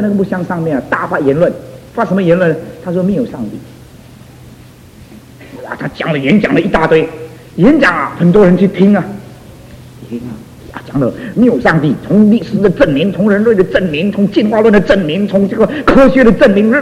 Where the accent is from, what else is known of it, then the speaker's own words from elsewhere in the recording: China; 我们中国人呢、啊，还多多少还有一点点客气呢、啊。